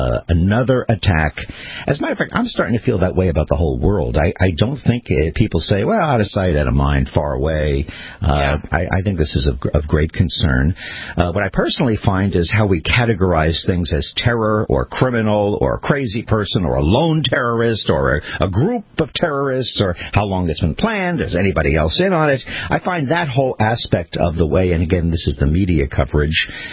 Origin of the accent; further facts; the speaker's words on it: New York City, New York, United States; Well, first of all, I am indeed a New Yorker